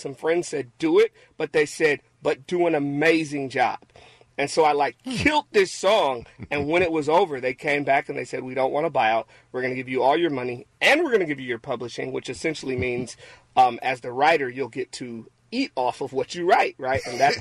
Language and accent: English; Seattle, Washington, United States; Angela's from Seattle. I'm from Seattle. … from Seattle.